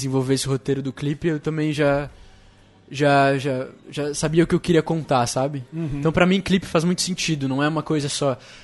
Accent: Curitiba, Paraná, Brazil; also born or lived in Porto Alegre; Eu nasci em Porto Alegre e eu fui morar em Curitiba quando era bem pequeno.

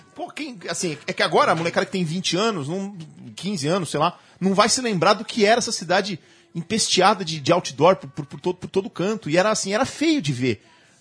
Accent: São Paulo, Brazil; eu sou paulistano, eu nasci na Moca, tenho 36 pra 37 anos, e eu vivi nessa cidade os 37 anos da minha vida. Eu nunca morei fora, eu rodei por todos os bairros de São Paulo

